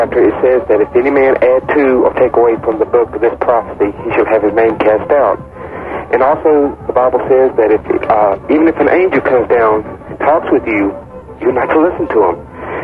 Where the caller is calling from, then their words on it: King, North Carolina, United States; King, North Carolina.